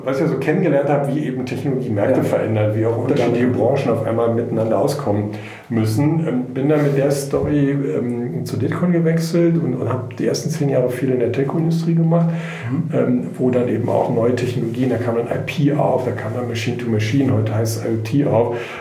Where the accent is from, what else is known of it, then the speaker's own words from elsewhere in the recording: North Rhine-Westphalia, Germany; weil ich komme ja eigentlich so aus NRW, aus dem Bergischen Land.